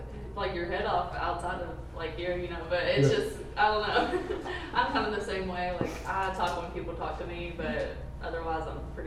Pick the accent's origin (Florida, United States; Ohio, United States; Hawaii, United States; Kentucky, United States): Kentucky, United States; Auburn; I'm from Auburn, Kentucky, so just like 15 minutes away from here. Been around here my whole life.